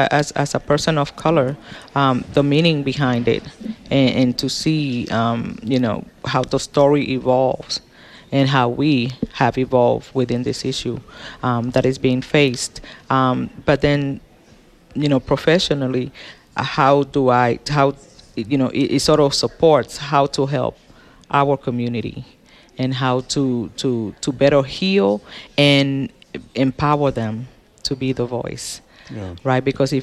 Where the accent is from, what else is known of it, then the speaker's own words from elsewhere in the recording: New York City, New York, United States; since I was raised in New York City